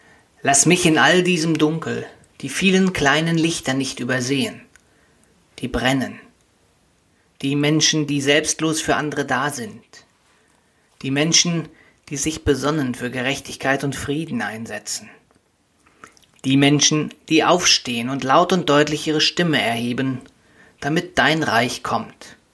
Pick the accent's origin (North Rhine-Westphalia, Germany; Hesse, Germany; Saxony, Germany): North Rhine-Westphalia, Germany; Siedlinghausen; Sie stammt aus meinem Heimatdorf, einem kleinen Dorf im Sauerland in der Nähe von Winterberg.